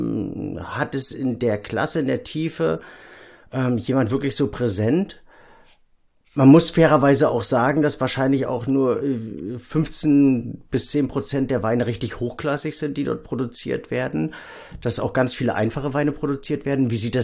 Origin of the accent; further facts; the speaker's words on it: Germany; oder bin ich als Deutscher wiederum zu rasterdenkend oder zu schubladenorientiert?